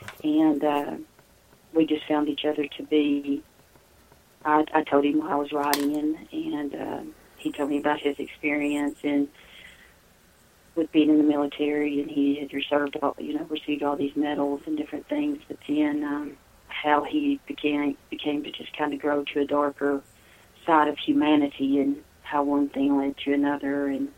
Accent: Tennessee, United States; his grandmother lives just a few towns down, or lived from my hometown where I'm out here in Tennessee.

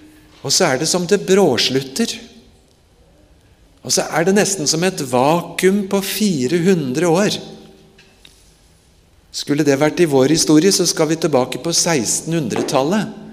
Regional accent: Japan; Ellers er jeg født og vokst opp i Japan som misjonær barn.

